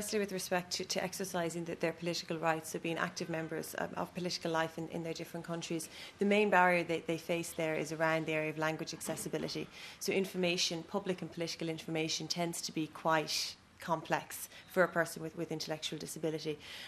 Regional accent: Waterford, Munster, Ireland; I'm with Down Syndrome Ireland, and I'm from Waterford in Ireland.

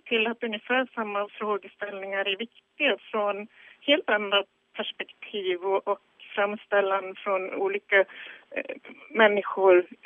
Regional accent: Dalarna County, Sweden; Jag kommer från Dalarna.

